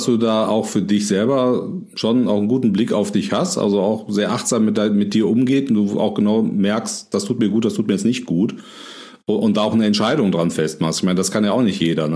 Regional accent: Hochdahl, North Rhine-Westphalia, Germany; Hey, ich komme aus Hochdahl.

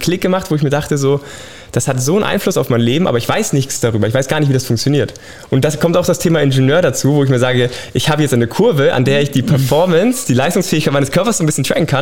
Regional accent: Munich, Bavaria, Germany; ich komme aus München

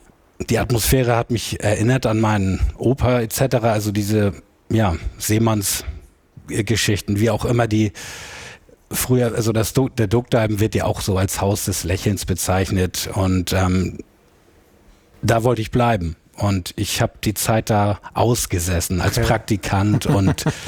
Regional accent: Kiel, Schleswig-Holstein, Germany; Ich bin in Kiel groß geworden

